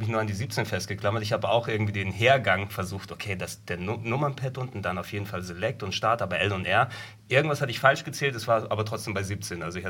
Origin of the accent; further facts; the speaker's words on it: Hamburg, Germany; Ich bin ja in Hamburg geboren. Ich bin ja Hamburger.